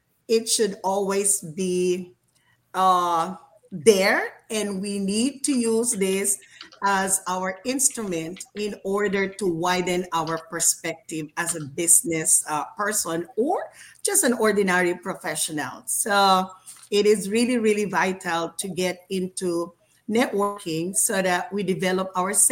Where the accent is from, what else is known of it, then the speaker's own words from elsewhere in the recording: Philippines; English is a second language; as a Filipino, we are so social